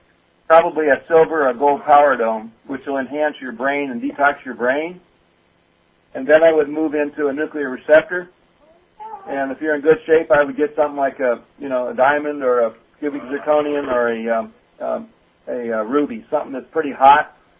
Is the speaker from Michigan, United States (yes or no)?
yes; Michigan, United States; I'm Michigan homeboy.